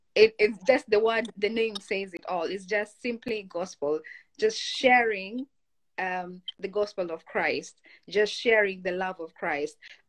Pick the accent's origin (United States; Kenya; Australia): Kenya; But from where I come from Kenya.